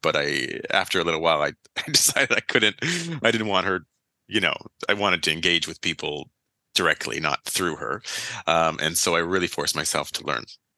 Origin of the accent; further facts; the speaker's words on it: Ottawa, Ontario, Canada; And here I was from Ottawa, like maybe a 5-minute drive from the border with Quebec.